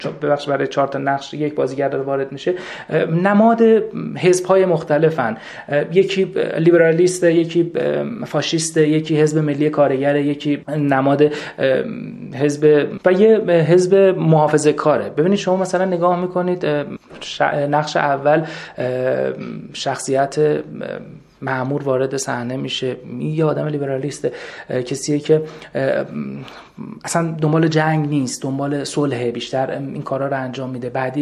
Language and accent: Persian; Iran; به عنوان یک ایرانی